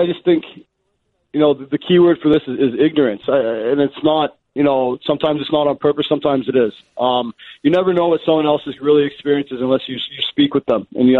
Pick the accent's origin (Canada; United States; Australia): Canada; Toronto, Ontario; So in youth hockey, so say I'm from Toronto.